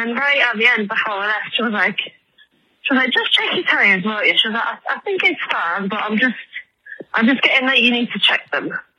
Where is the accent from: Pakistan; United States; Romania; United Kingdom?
United Kingdom; England; I'm English.